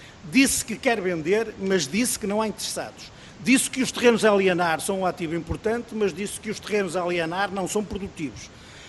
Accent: Norte, Portugal; Peço desculpa, mas como sou do Norte, só posso desconfiar.

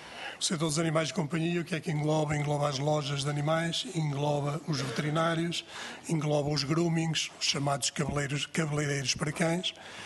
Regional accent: Maia, Porto, Portugal; Nós viemos há bocadinho lá de cima do Norte, somos do Porto. A Maia está em maioria, somos todos maiatos.

